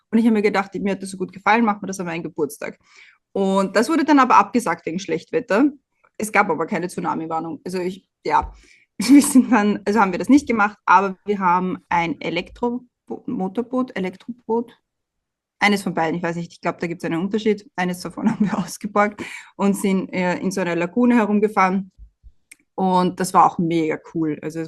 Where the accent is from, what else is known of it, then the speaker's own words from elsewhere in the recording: Austria; Und bei uns in Österreich wird einem immer eingebläut, ja, nicht über den Gegner reden.